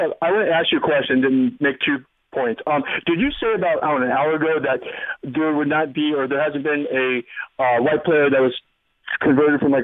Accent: Los Angeles, California, United States; I grew up in Los Angeles in the 1970s, early 1970s.

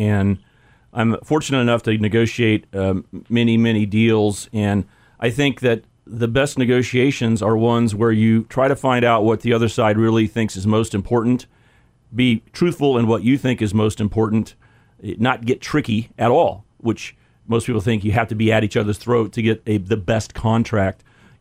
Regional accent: Wichita, Kansas, United States; You know, my first introduction to Kansas City when, you know, I was a kid, I grew up in Wichita.

